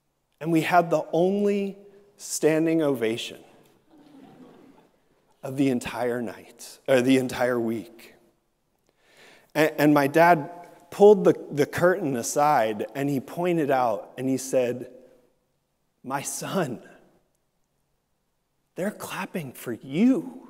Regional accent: Philadelphia, Pennsylvania, United States; and I grew up in Philadelphia. We don't do stuff like this.

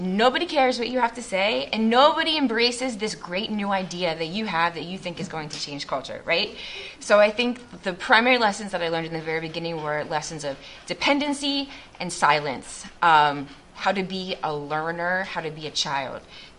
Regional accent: Souderton, Pennsylvania, United States; now in Brazil; So I grew up here in Souderton area, and I moved to Brazil in 2010 was my first term.

